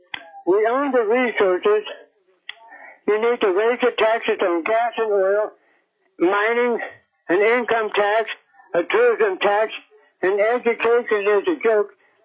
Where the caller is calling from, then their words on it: Kasiloff, Alaska, United States; I'm calling from Kasiloff, Alaska, and I'm representing myself.